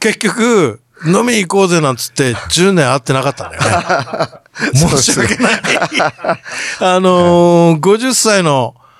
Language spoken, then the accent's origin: Japanese; Hakodate, Hokkaido, Japan; もともと僕地元北海道の函館で、コジ君も函館で、